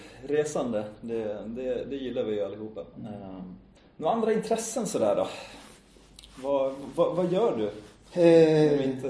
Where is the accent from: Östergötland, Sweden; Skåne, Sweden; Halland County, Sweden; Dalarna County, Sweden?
Dalarna County, Sweden; Falun; Jag var uppvuxen i Leran, ja. Jag är från Falun också